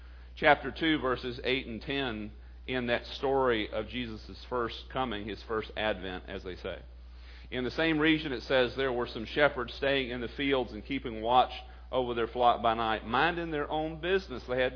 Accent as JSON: {"language": "English", "region": "Texas", "country": "United States", "tie": "born or raised there", "said": "Reminds me of my hometown in some ways. I grew up in a small town in East Texas."}